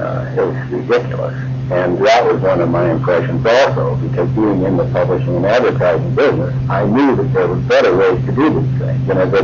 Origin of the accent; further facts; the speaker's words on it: Littleton, Colorado, United States; I was a metropolitan senator, but not from Denver. I was from Littleton.